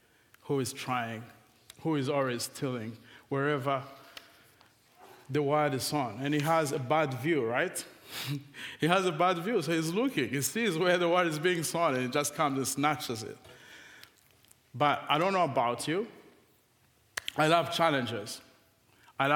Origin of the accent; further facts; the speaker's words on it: Rwanda; Because, as you know, I'm from Rwanda, right?